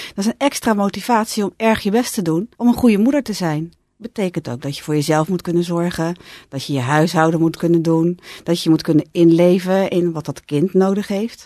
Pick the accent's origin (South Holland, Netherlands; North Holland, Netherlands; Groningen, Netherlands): South Holland, Netherlands; Capelle aan den IJssel; Ik was bekend in Capelle. Ik kom uit Capelle. Ik heb er heel lang gewoond aan de Sophie Blankerf, Schollevaar.